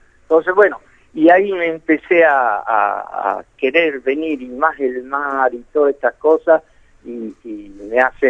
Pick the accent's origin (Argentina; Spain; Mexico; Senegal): Argentina; Tinogasta, Catamarca; now in Caleta Olivia, Argentina; así como yo quiero y añoro mi tierra, mi Catamarca, mi Tinogasta, a ellos les enseñé siempre que quieran su tierra